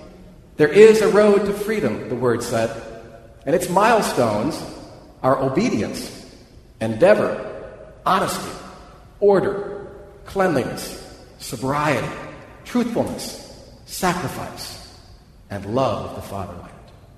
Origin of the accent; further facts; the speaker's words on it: United States; As an American and as a person of considerable privilege, I cherish that word and what it stands for as much as anybody else.